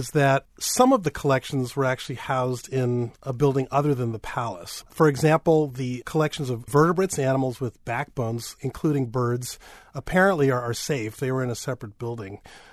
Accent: New York, United States; I mean, I grew up in New York City. I was at the dinosaur exhibits of the American Museum all the time.

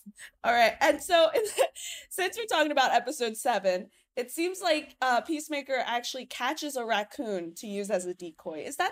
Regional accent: Manhattan, New York, United States; I don't know about riding the crowded subway. I'm from Manhattan.

